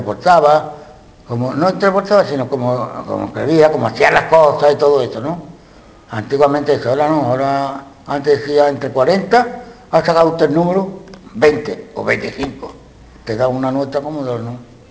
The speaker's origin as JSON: {"language": "Spanish", "town": "Córdoba", "region": "Andalusia", "country": "Spain", "said": "me iba allí en Córdoba, que yo soy de Córdoba, donde he dicho"}